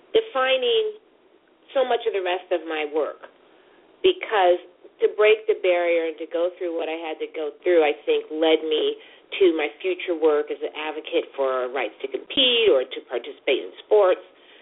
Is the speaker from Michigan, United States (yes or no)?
yes; Detroit, Michigan, United States; My hometown, my heart.